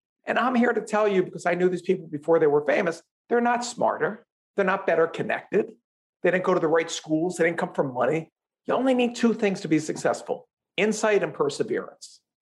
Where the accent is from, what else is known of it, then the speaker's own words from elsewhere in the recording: Philadelphia, Pennsylvania, United States; I'm from Philadelphia, I'm not a quitter.